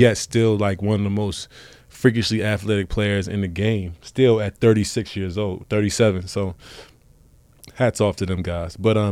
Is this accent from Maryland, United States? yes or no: yes; Baltimore, Maryland, United States; In D.C., you know, I'm from Baltimore.